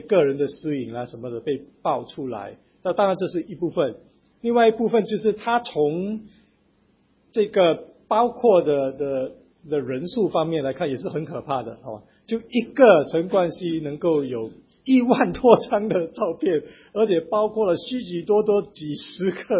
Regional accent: Hong Kong; 我们香港人是不用手的

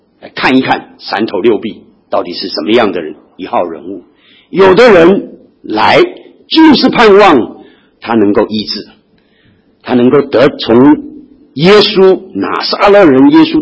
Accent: China; 可能我们中国人会这样讲，我们

